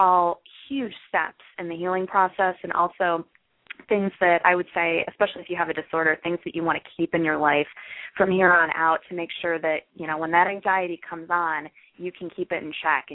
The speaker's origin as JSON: {"language": "English", "region": "Illinois", "country": "United States", "said": "I am from the Chicagoland area."}